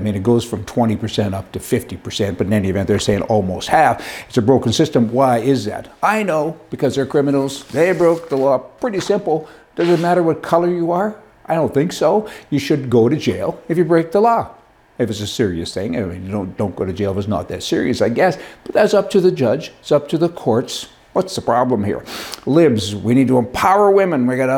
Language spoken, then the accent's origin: English; Canada; I'm a taxpayer. I'm a Canadian.